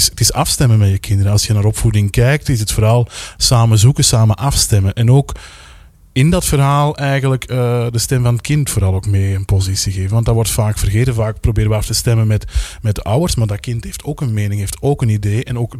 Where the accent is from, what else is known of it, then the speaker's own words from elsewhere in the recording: Belgium; Mijn ervaring is dat we als Belgen wel wat conservatiever zijn nog.